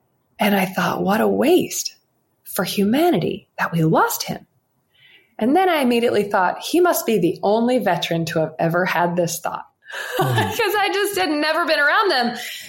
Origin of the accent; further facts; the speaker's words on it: South Carolina, United States; But I still had been trained in my little culture I grew up in South Carolina, that being rich was bad.